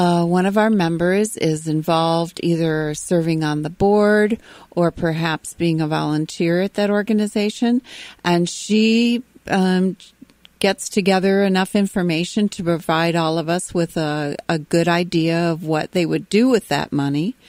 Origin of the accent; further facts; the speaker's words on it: Jackson, Michigan, United States; Jackson, my hometown.